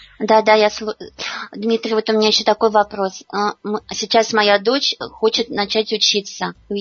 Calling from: Nizhnekamsk, Tatarstan, Russia; Я звоню вам из Нижнекамска

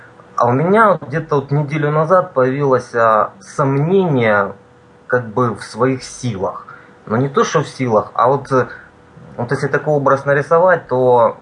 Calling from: Kramatorsk, Donetsk Oblast, Ukraine; с Украины, город Краматорск.

